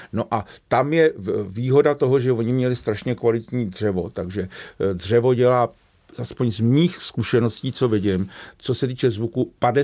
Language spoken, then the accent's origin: Czech; Hradec Králové, Hradec Králové Region, Czechia; v Hradci Králové, odkud pocházím